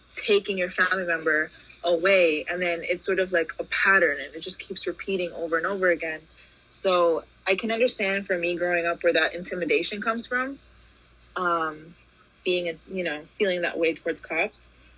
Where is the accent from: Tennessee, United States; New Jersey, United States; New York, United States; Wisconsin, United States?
New York, United States; New York City; born there; I was born here in New York, in Manhattan specifically.